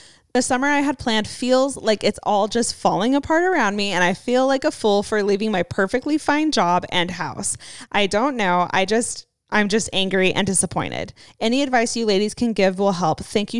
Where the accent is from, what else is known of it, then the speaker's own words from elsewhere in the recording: Saskatchewan, Canada; I am from Saskatchewan, Canada, and my boyfriend lives in Alberta, Canada, about 6-hour drive from my home.